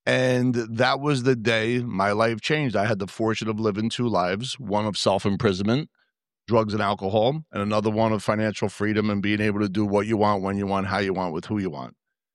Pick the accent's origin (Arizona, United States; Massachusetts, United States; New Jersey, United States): New Jersey, United States; accent: Yankee; I am from New Jersey. I do have a Yankee accent. I know I'm in the middle of Texas, so it's all good